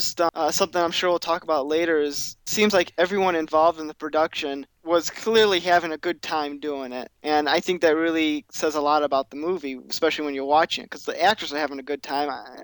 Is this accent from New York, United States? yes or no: no; Chicago, Illinois, United States; I came from the Chicagoland area, and it was hardly playing anywhere, and that's from, a big metropolitan area there